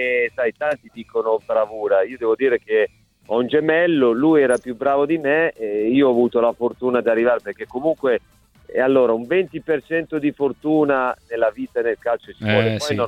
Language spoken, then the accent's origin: Italian; Milan, Lombardy, Italy; Giocavamo insieme io e Massimo da piccoli, quindi siamo di Milano, di origine tutte e due.